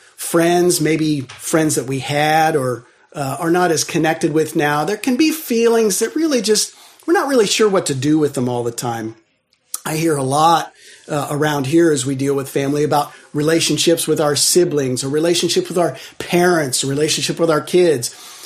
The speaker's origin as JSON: {"language": "English", "region": "Ohio", "country": "United States", "said": "I'm from Ohio, which is redneck country"}